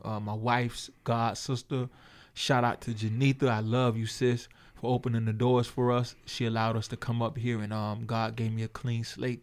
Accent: Florida, United States; now in Troy, United States; I've been up here in Troy probably about 14 years. In December, I'll be 14 years, but I'm originally from Florida.

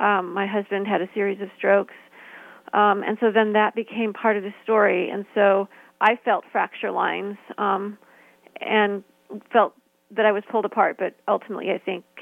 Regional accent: New York, United States; at least that's how I see it as a New Yorker.

